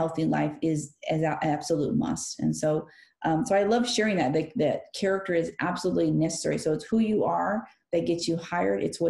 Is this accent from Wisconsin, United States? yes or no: no; California, United States; Because we're from California, they assumed, and it's a fair assumption, that you're from Mexico, right?